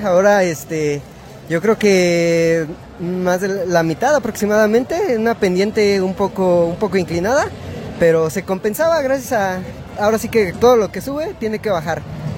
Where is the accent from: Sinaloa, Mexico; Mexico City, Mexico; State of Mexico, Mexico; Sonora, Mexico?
State of Mexico, Mexico; Venimos del Estado de México, pero andamos corriendo a lo que es alrededor de la República.